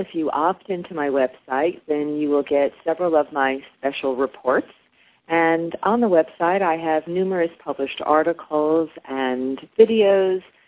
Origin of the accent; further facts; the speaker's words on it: New Jersey, United States; now in Oklahoma, United States; I live in Oklahoma, but I grew up there in New Jersey. So even though I'm a Jersey girl, I consider myself kind of New Yorkish.